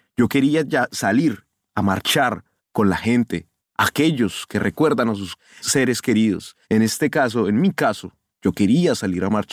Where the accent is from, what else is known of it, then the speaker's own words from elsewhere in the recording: Colombia; Bueno, como colombiano es muy difícil obviamente entender el tema